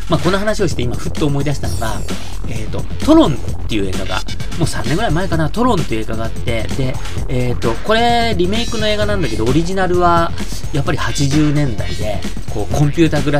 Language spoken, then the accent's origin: Japanese; Tachikawa, Tokyo, Japan; 僕はあの子供の頃立川で育ったんですけど、